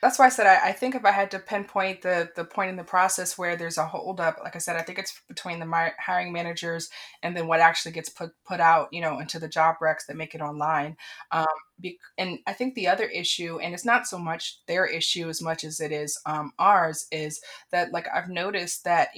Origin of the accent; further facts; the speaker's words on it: Washington, District of Columbia, United States; You know, I am from Washington, D.C. So I went to D.C. public school.